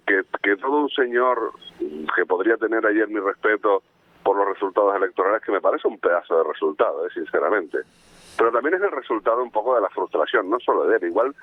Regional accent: Spain; A ver, tampoco somos ignorantes los españoles.

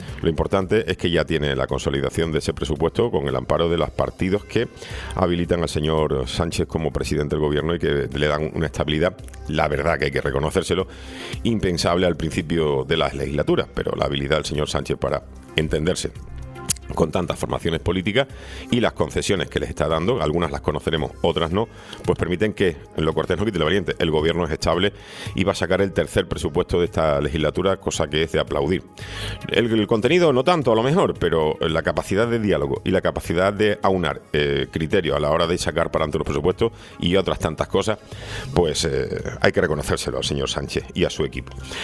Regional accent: Seville, Andalusia, Spain; la polémica en mi pueblo natal, en Sevilla, es tremenda

